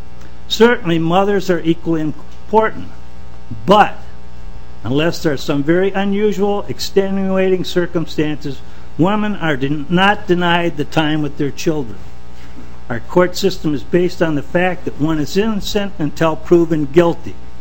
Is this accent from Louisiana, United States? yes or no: no; Minnetonka, Minnesota, United States; from Minnetonka, Minnesota.